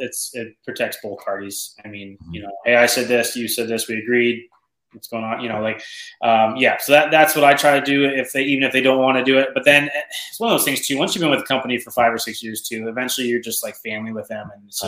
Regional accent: Canada; I'm from Canada

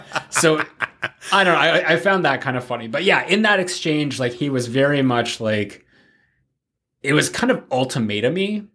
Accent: Canada; And me being Canadian, I always find that so funny.

